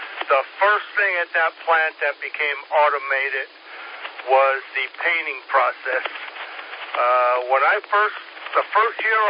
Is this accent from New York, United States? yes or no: yes; New York, United States; now in Georgia, United States; I grew up in New York, so to me it was a big, small city.